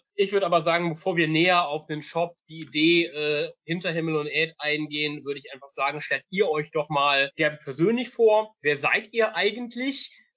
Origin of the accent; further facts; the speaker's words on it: Cologne, North Rhine-Westphalia, Germany; Wir haben mal wieder Gäste aus meiner Heimat, aus Kölle, aus der Domstadt am Start.